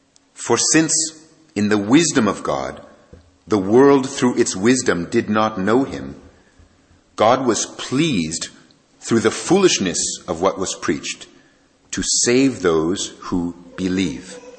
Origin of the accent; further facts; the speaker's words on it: United States; I'm from the States